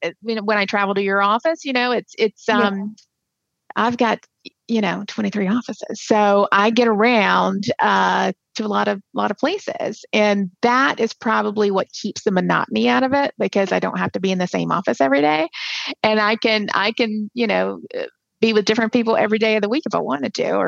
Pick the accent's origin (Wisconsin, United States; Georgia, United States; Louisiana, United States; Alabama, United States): Georgia, United States; I'm from Georgia. So you got to support the Georgia boy.